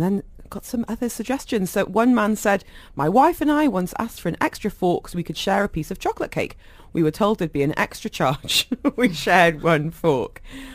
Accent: United Kingdom; as a Brit

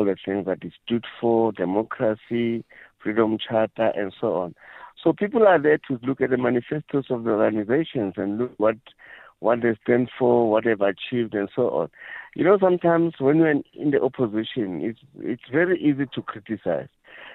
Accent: Sebokeng, Gauteng, South Africa; Yes, I'm originally from Sebokeng in the Vaal. So, but in 1976, I was studying. I was in matric at Orlando High School when the uprising started.

